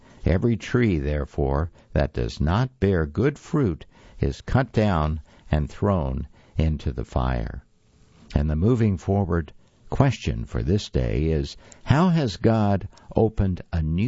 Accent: West Virginia, United States; Growing up in West Virginia, we saw lots of mountains and hills leveled for Interstate 64, including the hilly apple farm of my great-grandmother, where I spent hours as a girl.

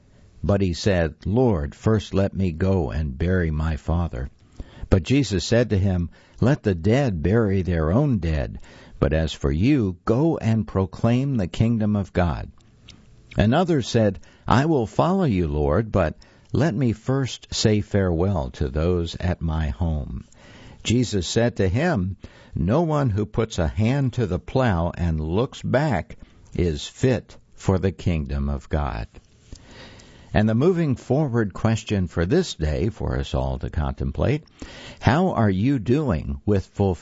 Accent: Georgia, United States; My wife and I grew up in Georgia and New York City, respectively, separated by more than 900 miles.

